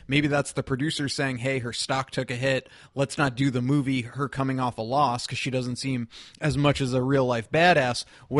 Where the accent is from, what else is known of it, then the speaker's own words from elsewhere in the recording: New York, United States; I'm so glad that's finally happened, being a New Yorker myself.